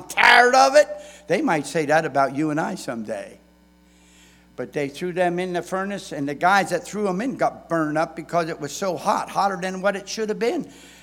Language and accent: English; United States; born there; I still am so thankful I was born in America.